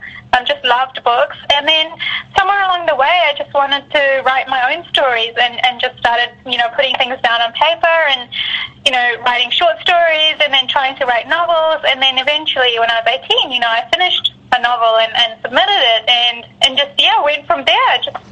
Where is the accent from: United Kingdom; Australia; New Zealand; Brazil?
New Zealand; definitely I'm as much a Kiwi as I am Indian, and so that's been really great.